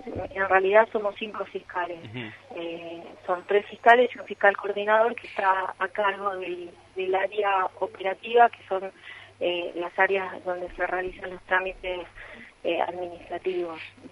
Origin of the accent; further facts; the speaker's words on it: Posadas, Misiones, Argentina; De Posada.